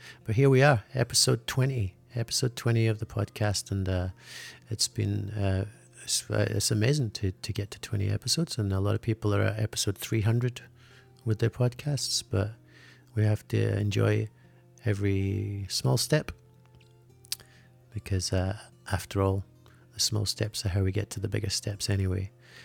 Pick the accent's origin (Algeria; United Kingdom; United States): United Kingdom; Scotland; See, I'm from Scotland, of course, so we're used to it. We're used to horizontal rain for 6 months of the year, and grey skies for about 10 months of the year.